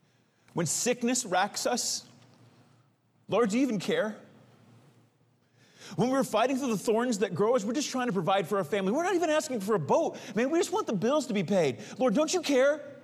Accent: Fresno, California, United States; I grew up in Fresno, California.

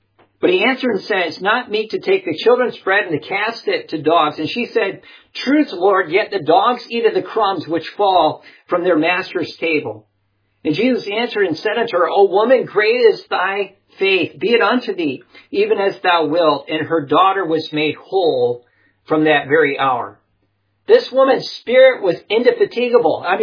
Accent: Wisconsin, United States; I grew up in Wisconsin and enjoyed doing that in my youth, looking for these semi-precious stones.

